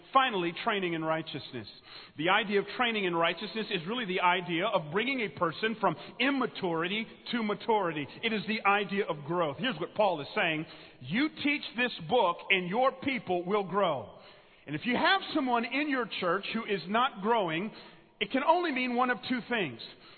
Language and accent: English; Atlanta, Georgia, United States; I grew up in Atlanta, as Dr. Aiken said, which means we are people full of character.